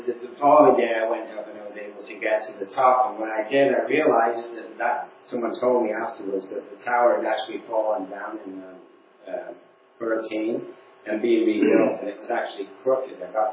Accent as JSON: {"language": "English", "region": "England", "country": "United Kingdom", "tie": "born or raised there", "moved": "yes", "said": "You can probably tell I was born in England. Still have a bit of an accent. I've been here since 1977, so 45 years."}